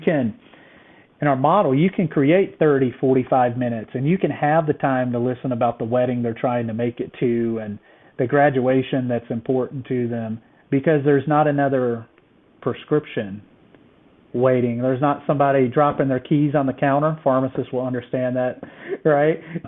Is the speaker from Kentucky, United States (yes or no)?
yes; Kentucky, United States; Got married very young. I'm from Kentucky. It's allowed there.